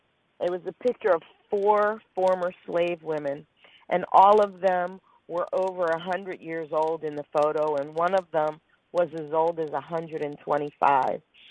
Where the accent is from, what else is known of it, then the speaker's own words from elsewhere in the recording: Philadelphia, Pennsylvania, United States; now in Bay Area, United States; I am originally from Philadelphia, where there may be a certain diversity, but people tend to relate pretty singularly to their own folks. What I love about living in the Bay Area is that there's a little bit of everybody here